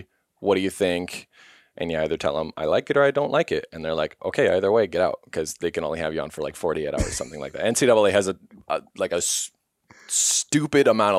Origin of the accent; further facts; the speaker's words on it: Kansas City, Missouri, United States; I grew up in Kansas City, which I don't know the exact number, but it's like 350,000, maybe like 400,000 people in the city, like skyscrapers and all.